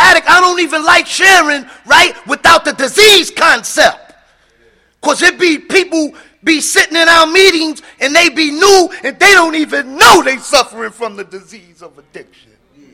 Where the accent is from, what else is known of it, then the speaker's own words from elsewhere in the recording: New York City, New York, United States; I come from the South Bronx, right? That's where I come from. I come from the South Bronx. I come from what you call projects, right?